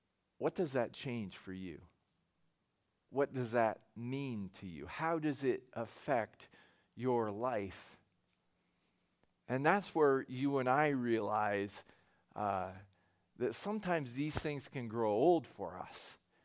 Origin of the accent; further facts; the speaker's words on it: Canada; because we're Canadian, we all know hockey fundamentals.